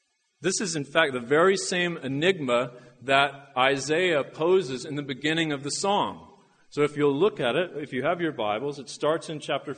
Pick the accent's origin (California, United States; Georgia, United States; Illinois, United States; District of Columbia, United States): District of Columbia, United States; Washington; I'm a pastor from Washington, D.C.